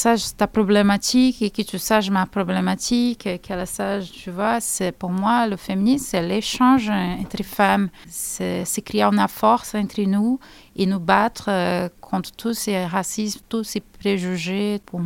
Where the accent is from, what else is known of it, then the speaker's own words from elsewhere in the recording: Rio de Janeiro, Brazil; French is a second language; moved away as an adult; now in France; quand je suis arrivée en France et j'étais déjà un artiste reconnu chez moi, à Rio